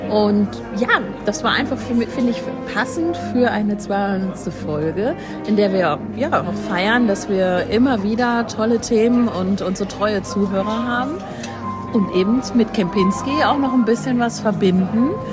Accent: Bavaria, Germany; was können wir denn vielleicht mal bei uns in Bayern machen

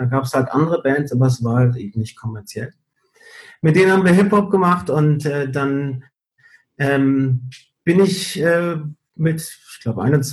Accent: Canary Islands, Spain; moved away; Also Kanarischen Inseln, ganz klar, die Heimat. Ich komme aber ja eigentlich aus Gran Canaria. Wiederum ist aber dort der Bereich, die Gegend, wo ich aufgewachsen bin, die ist jetzt so zugebaut.

